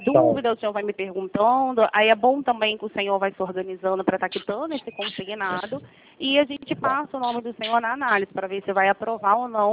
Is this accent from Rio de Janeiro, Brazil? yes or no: yes; Rio de Janeiro, Brazil; eu sou do Rio